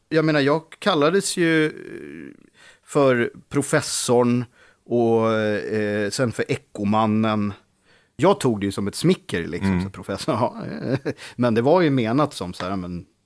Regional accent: Sweden; born or raised there

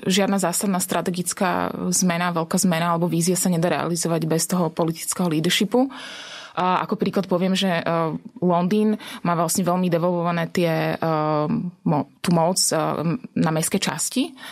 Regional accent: Bratislava, Bratislava Region, Slovakia; prečo som sa rozhodla po skoro 20 rokoch vrátiť sa do Bratislavy, čo je moje rodné mesto. A pre mňa sa ako keby dosť emotívne spája a asi s tým obdobím, keď som tu vyrastala. A v 89. som mala 6 rokov

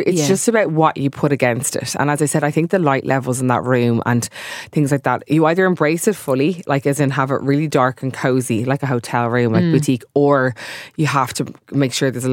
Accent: Ireland; we forget, myself included, like we're from Ireland, like we've such beautiful buildings and history

